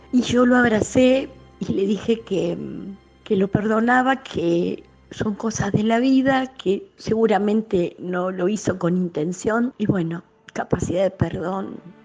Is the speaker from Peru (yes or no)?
no; Argentina; de Argentina